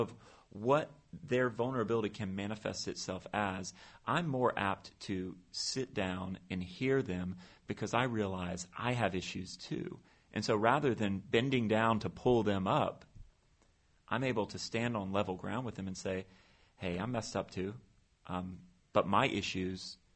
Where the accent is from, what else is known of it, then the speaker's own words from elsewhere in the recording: New York, United States; I'm a New Yorker. I love New York.